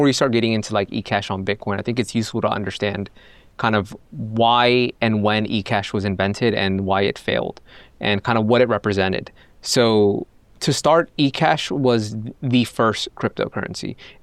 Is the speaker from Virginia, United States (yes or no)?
yes; Virginia, United States; moved away as an adult; now in Sweden; Yeah, so I grew up in Washington, D.C. originally, about 7 miles south in Northern Virginia. And I lived there up until the time that I was 29. Then I moved to Sweden.